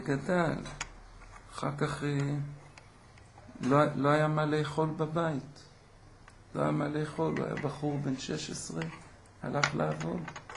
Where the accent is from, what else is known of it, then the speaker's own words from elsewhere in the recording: Kfar Pines, Haifa District, Israel; הייתי רגיל כבר מצעירותי ללכת לרבנים, מקום שגדלתי, בכפר פינס